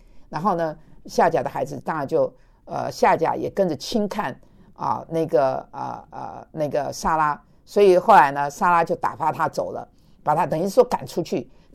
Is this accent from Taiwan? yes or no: yes; Taiwan; born there; 台是因为我在台湾出生